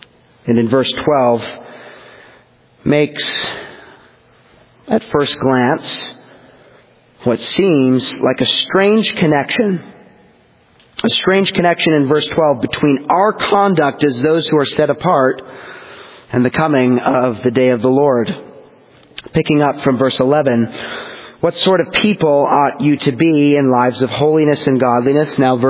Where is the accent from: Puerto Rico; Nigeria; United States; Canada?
Canada; When I was a young boy growing up in Canada, I played